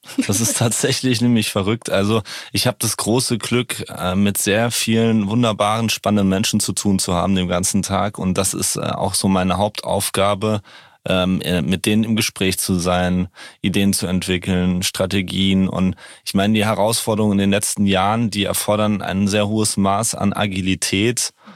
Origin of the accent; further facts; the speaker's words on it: Frankfurt, Hesse, Germany; ich bin ein Frankfurter Bub, wie man zu sagen pflegt, genauer genommen ein Benhamer Bub. Und bin 40 Jahre alt und die habe ich tatsächlich komplett in Frankfurt verbracht.